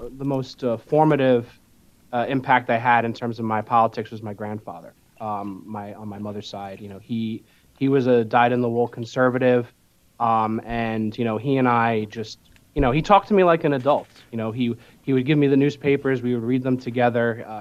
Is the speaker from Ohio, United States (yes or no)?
no; Staten Island, New York, United States; So I grew up in the Grasmere section of Staten Island, which is very near the Verrazano Bridge. It's an East Shore neighborhood. And, you know, I lived all my life in the area, attended local schools.